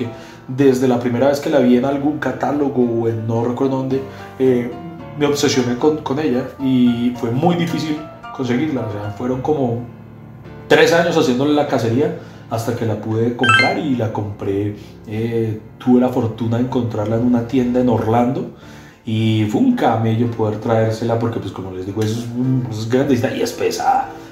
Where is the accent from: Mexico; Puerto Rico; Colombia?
Colombia; yo soy un comediante colombiano